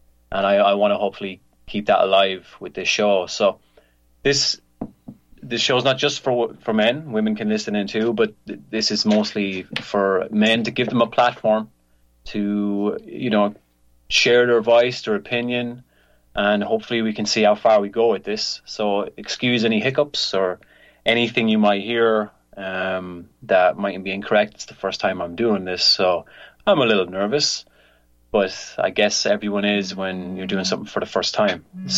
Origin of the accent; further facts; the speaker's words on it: Ireland; For those of you that don't know me, I'm an Irish-born native, and we're actually doing this live from Ireland today, so it's 7 o'clock p.m. for me right now.